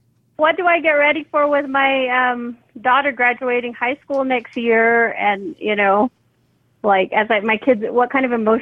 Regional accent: Utah, United States; I'm from Utah.

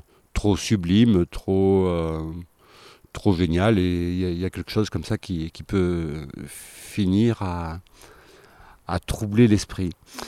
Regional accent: Auvergne-Rhône-Alpes, France; Non, je suis de Haute-Loire et donc je viens ici pour la semaine

